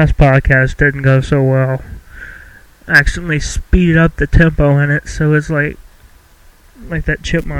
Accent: Bristol, Tennessee, United States; born there; also born or lived in North Carolina / Kansas; I was born in Bristol, Tennessee. Later on moved to North Carolina. Later on moved to Kansas. And now I'm getting ready to move to South Carolina. I'm 18 years old.

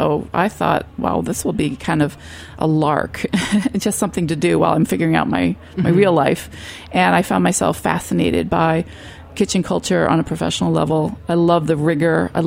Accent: Vermont, United States; I grew up in Vermont and grew up on a small sort of what I call gentleman's farm because we weren't making our living from it.

